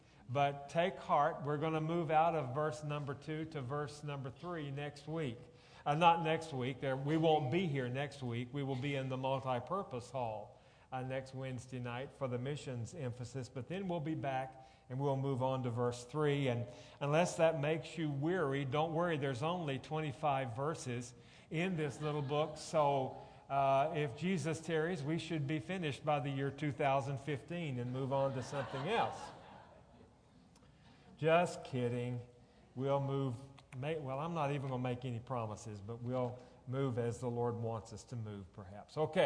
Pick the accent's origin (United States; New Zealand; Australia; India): United States; Arkansas; I heard just recently that in my home state of Arkansas, there's not a single school today that teaches cursive writing to their students.